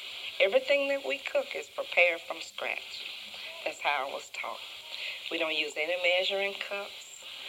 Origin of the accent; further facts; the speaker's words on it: Hollandale, Mississippi, United States; I'm from Hollandale, Mississippi. I grew up in Hollandale, Mississippi with my grandmother.